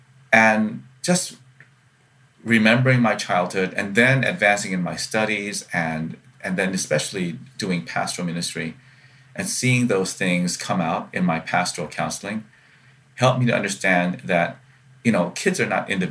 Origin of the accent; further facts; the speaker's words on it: South Carolina, United States; growing up in South Carolina in the 1970s, I remember, especially in grade school, they did racial statistics